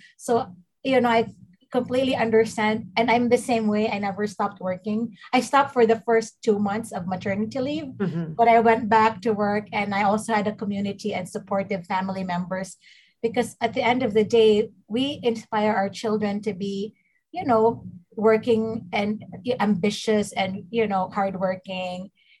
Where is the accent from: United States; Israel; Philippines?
Philippines; I'm Filipino, and like, I work a lot and I run my own businesses.